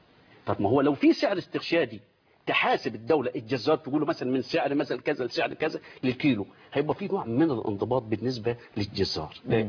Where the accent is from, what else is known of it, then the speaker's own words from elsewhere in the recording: Upper Egypt, Egypt; عندنا في الصعيد